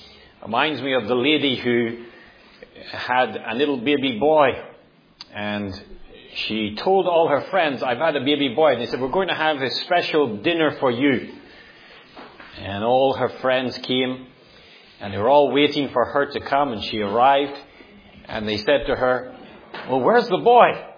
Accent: Northern Ireland, United Kingdom; now in Singapore; I grew up in Northern Ireland, and we make even more of Christmas than you do here.

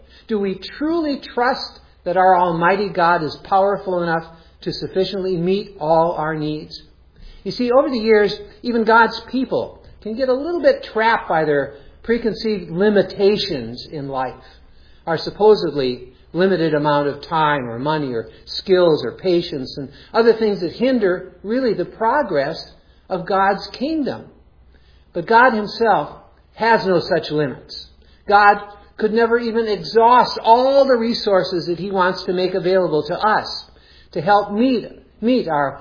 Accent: Michigan, United States; as somebody born and raised in Michigan, I can tell you that really Lake Tahoe is basically a pond compared to Lake Superior

